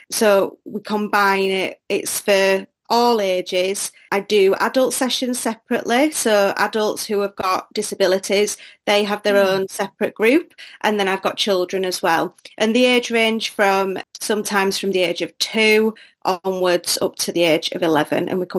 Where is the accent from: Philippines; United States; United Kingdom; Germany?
United Kingdom; England; So, as you can tell by the accent, I'm from England. So I run a forest school called Seasons over in West Yorkshire in a town called Leeds.